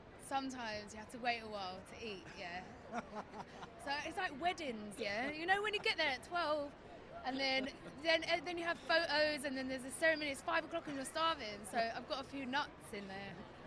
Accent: United Kingdom; I think I'm too British, aren't I?

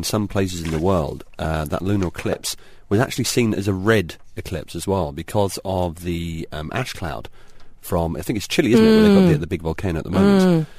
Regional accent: London, United Kingdom; my wife's Russian and I'm from London.

